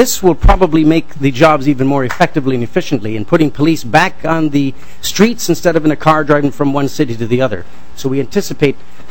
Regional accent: Watertown, Minnesota, United States; I was born and raised in Carver County, Watertown, Carver County.

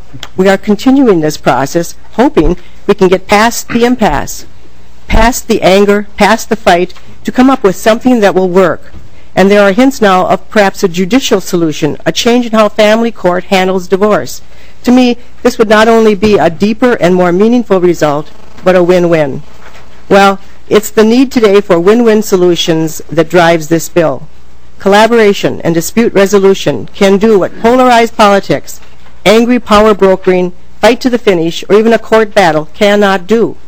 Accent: Hibbing, Minnesota, United States; in my hometown of Hibbing, one of the city's three wells has dried up

